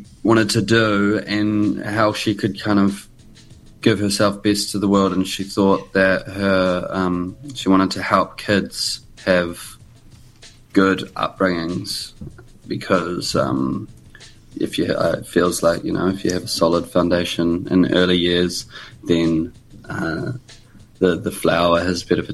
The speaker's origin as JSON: {"language": "English", "country": "New Zealand", "tie": "born or raised there", "said": "An important thing growing up as a Kiwi, I think."}